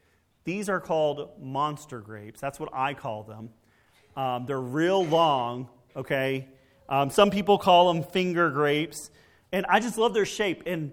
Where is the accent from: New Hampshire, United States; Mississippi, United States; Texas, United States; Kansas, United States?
Texas, United States; Well, growing up in Texas, we had some massive grasshoppers.